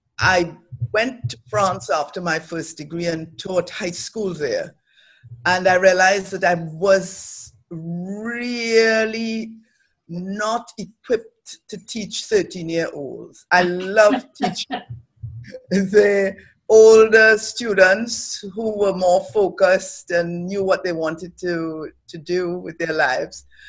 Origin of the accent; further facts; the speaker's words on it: Trinidad & Tobago; born there; Well, I was born in Trinidad to a family of 9 children.